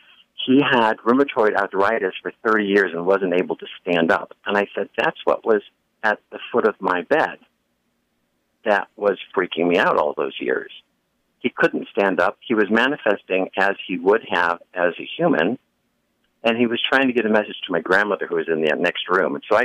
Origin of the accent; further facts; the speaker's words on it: Buffalo, New York, United States; Well, I grew up in Buffalo, New York, and I would see things